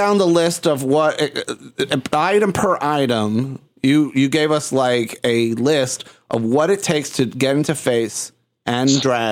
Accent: Puerto Rico; You know, I grew up in Puerto Rico and we went through a lot of hurricanes.

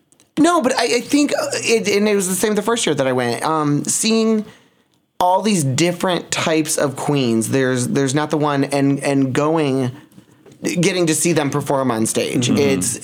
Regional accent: Toledo, Ohio, United States; And I'm an Ohio girl, so I'm from Ohio.

